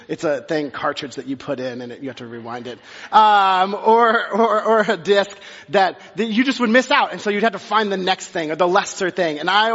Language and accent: English; Texas, United States; I grew up in Texas and we had a lesser known thing called Sam's.